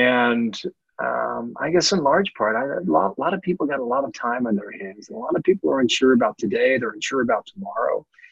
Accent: Midwest, United States; I'm from the Midwest. I have a common mind

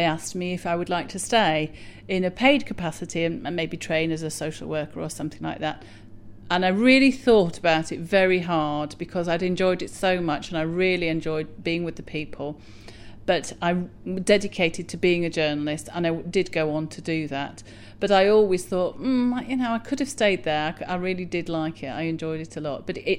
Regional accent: Leeds, Yorkshire and the Humber, United Kingdom; now in London, United Kingdom; I live in North London. Originally, I'm from Leeds.

